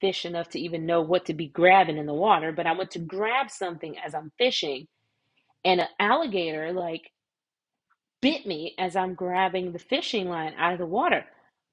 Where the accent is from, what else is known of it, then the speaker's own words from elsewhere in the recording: Georgia, United States; Or, okay, we're in the same United States. I grew up in Georgia.